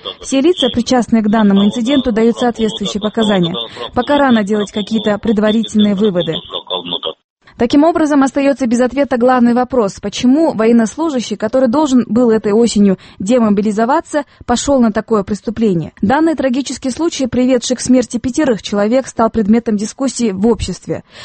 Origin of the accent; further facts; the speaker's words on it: Bishkek, Kyrgyzstan; Ее веду я … из Бишкека.